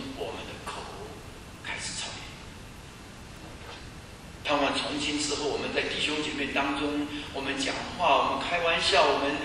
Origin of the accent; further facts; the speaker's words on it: China; 人家这个都是我们中国人在玩弄自己啊。